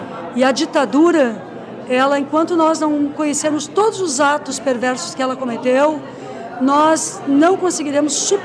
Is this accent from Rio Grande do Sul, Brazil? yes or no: yes; Rio Grande do Sul, Brazil; como gaúchos e como brasileiros